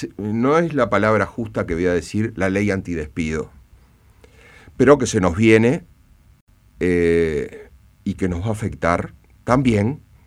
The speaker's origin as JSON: {"language": "Spanish", "region": "Montevideo", "country": "Uruguay", "tie": "born or raised there", "said": "Yo nací, estudié y me crié en Piedras Blancas. Un barrio hoy zona roja."}